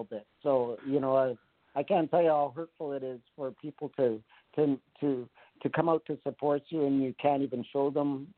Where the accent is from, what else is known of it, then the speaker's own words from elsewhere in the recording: Edmonton, Alberta, Canada; I had the best newspaper articles since billions of them in my hometown in Edmonton and throughout Canada.